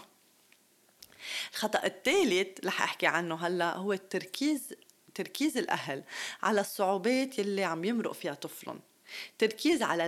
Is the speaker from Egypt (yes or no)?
no; Lebanon; also born or lived in Kuwait / Dubai; وبلبنان بحكم اني لبنانية عشت لفترة 24 سنة بلبنان وعندي كتير ناس بعرفهم ببلدي.